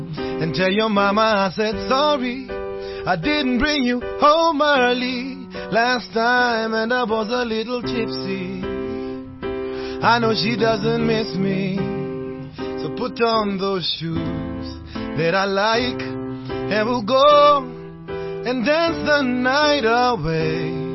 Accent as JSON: {"language": "English", "country": "Kenya", "said": "And because we are Kenyan, we ran here."}